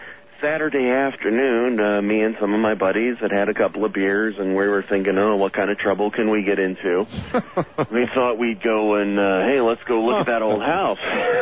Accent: Alabama, United States; I grew up in Alabama, about good hour and a half drive outside of my hometown.

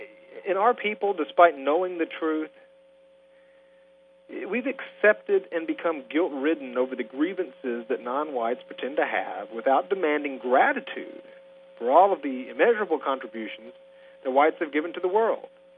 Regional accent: Tennessee, United States; being a Southerner, and more specifically, being a Tennessean, born and raised here.

